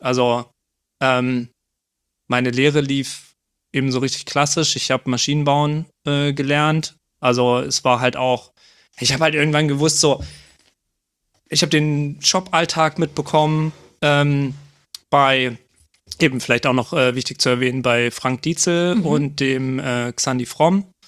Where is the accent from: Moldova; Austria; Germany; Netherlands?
Germany; Donaueschingen, Baden-Württemberg; born there; also born or lived in Offenburg; Ja, also ich bin gebürtig aus Donaueschingen, habe eben ganz lange in Offenburg gelebt. Hab meinen Zivildienst dann auf dem Feldberg gemacht und ja, dann bin ich nach Konstanz gefahren.